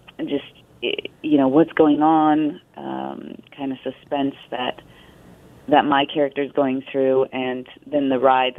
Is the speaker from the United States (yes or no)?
yes; South Dakota, United States; And growing up in Western South Dakota, it's something that is close to my heart.